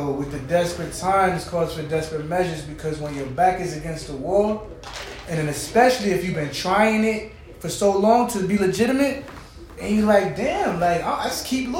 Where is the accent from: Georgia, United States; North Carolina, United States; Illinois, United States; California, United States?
Georgia, United States; born there; also born or lived in Alabama; I was born in Georgia. I lived in Alabama, but it's the same shit.